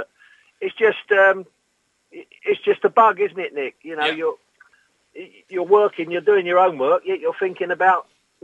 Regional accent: London, United Kingdom; I grew up in a community. I was lucky. I grew up in London. I was playing playground football.

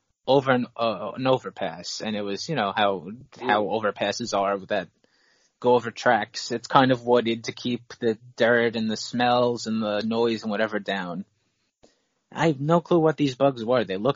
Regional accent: New York City, New York, United States; As a New Yorker looking at other cities, I kind of as not looking down on them, but like obviously we have major league clubs here

